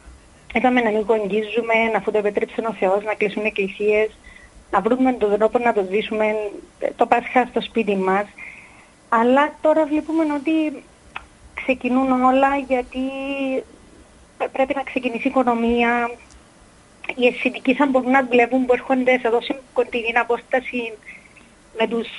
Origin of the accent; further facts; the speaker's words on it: Paphos, Paphos District, Cyprus; είμαι από την Πάφο.